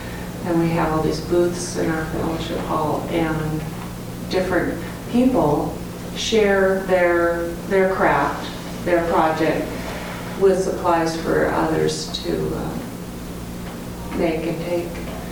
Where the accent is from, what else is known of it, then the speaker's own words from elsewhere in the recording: Ephrata, Pennsylvania, United States; and I'm from Ephrata.